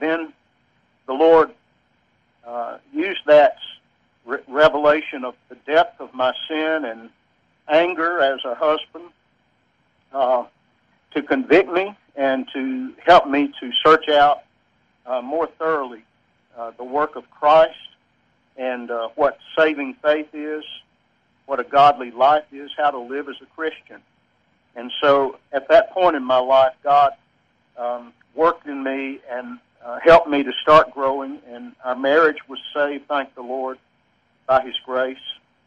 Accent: Gadsden, Alabama, United States; And I was raised in Gadsden, Alabama, and attended First Baptist Church, which was a large kind of downtown church in Gadsden at that time

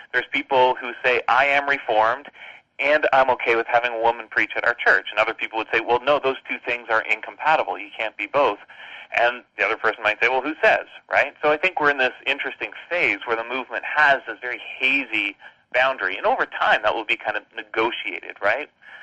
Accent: Canada; it's partly maybe just being Canadian versus being American. That just means we have a different view of the world, right?

